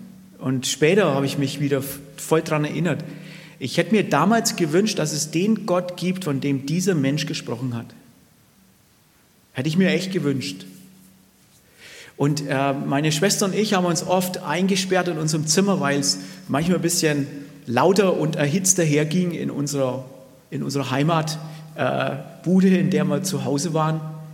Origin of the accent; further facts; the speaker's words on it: Bavaria, Germany; meine Frau heißt Ute. Wir kommen ursprünglich aus dem Frankenwald, sind direkt an der ehemaligen DDR-Grenze aufgewachsen.